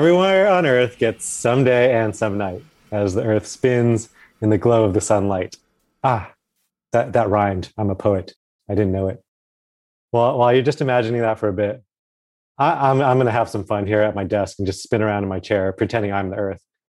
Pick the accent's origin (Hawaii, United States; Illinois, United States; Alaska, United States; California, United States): Alaska, United States; I grew up a bit in Alaska, near the top there. In the summer, the sun would never set.